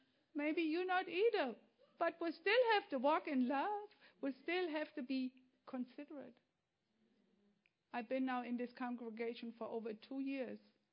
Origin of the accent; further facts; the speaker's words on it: Germany; English is a second language; moved away; I'm from Germany. I was brought up a different way than you are here